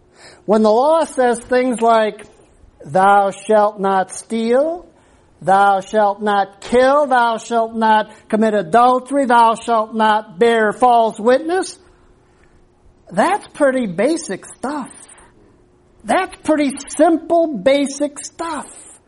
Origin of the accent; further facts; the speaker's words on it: United States; Speaking as an American, I can talk about how things were back when we were under British rule.